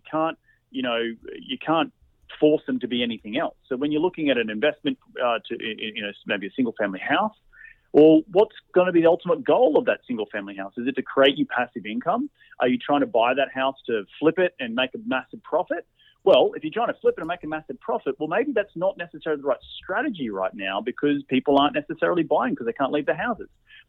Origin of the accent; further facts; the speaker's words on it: Australia; moved away as an adult; in my case, I moved from Australia, I quit my job. I chased a girl over here, which is now my wife.